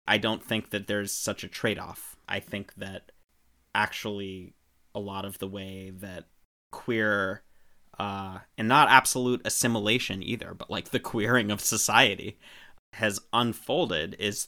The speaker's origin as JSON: {"language": "English", "country": "United States", "said": "I mean, I'm an American, right?"}